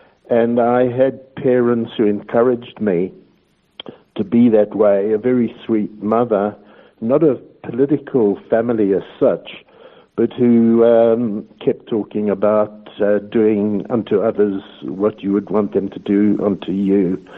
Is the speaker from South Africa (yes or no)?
yes; Johannesburg, Gauteng, South Africa; I grew up in Johannesburg, a part called Yeovil, which I think with a lot of Jewish immigrants was a bit like part of New York